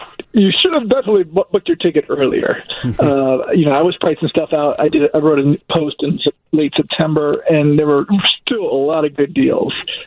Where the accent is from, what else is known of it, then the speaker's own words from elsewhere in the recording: Connecticut, United States; Yeah, so I grew up in Connecticut, was always amazed with travel, but I was afraid to fly.